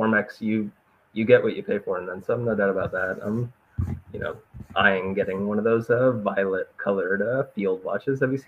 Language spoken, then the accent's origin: English; Florida, United States; So my dad, I grew up in Florida. Been in the Florida National Guard for going on 8 years now. Growing up in Florida, I was always like in the pool and at the beach